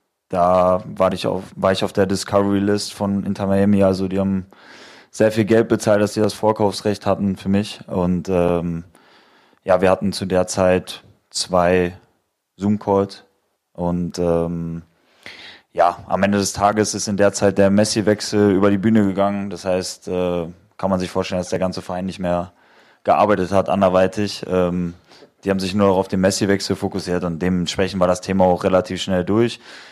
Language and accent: German; North Rhine-Westphalia, Germany; Bin dann in meine Heimat gegangen, Oberliga bei Lippstadt.